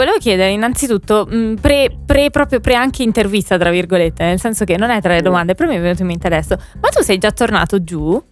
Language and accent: Italian; Chieti, Abruzzo, Italy; anch'io sono dell'Abruzzo.